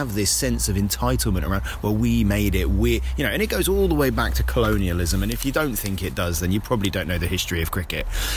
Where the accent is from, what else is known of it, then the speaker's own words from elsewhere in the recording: United Kingdom; As a British people, we are so effing morose about our sport.